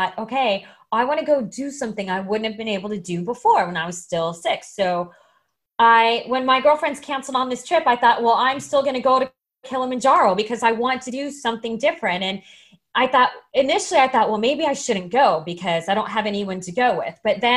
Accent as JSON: {"language": "English", "town": "Phoenix", "region": "Arizona", "country": "United States", "tie": "born or raised there", "said": "I grew up in Arizona. I didn't have this in Phoenix."}